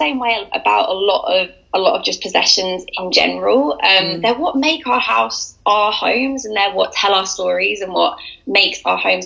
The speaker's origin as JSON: {"language": "English", "town": "Brighton", "region": "South East England", "country": "United Kingdom", "also_born_or_lived": "London", "said": "I'm from Brighton, so I live back in Brighton now."}